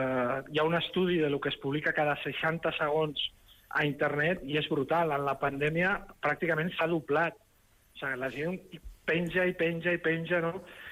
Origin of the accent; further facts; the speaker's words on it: Sant Feliu de Guíxols, Catalonia, Spain; Jo sóc de Sant Feliu de Guíxols